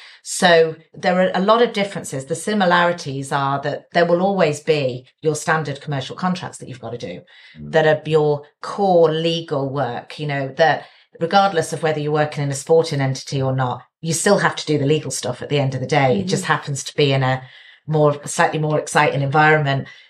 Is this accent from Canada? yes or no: no; West Midlands, United Kingdom; I'm from the Midlands originally.